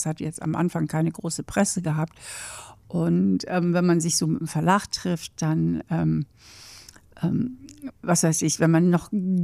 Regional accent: Germany; now in Vienna, Austria; Na, sagen wir mal so, für so als Deutsche fühle ich mich hier total willkommen.

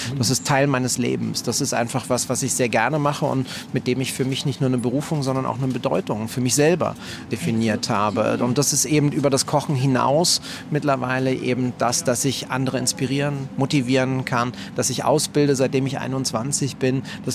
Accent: Berlin, Germany; ich komme von ganz unten. Ich bin in Kreuzberg groß geworden am Schlesischen Tor.

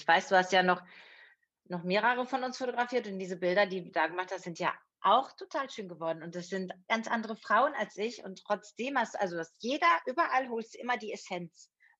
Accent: North Rhine-Westphalia, Germany; bei uns im Ruhrgebiet

